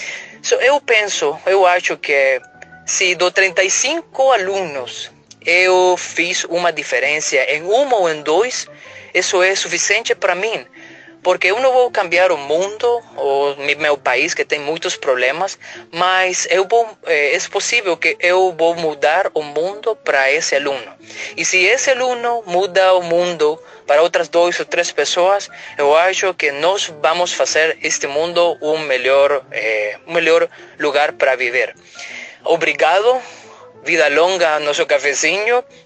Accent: El Salvador; Portuguese is a second language; Como muitos outros ouvintes, eu sou do Salvador, mas não o Salvador do Brasil. Eu sou do Salvador, Centro-América.

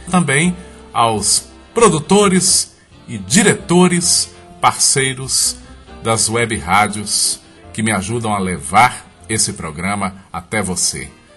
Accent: Sete Lagoas, Minas Gerais, Brazil; eu sou mineiro de Sete Lagoas

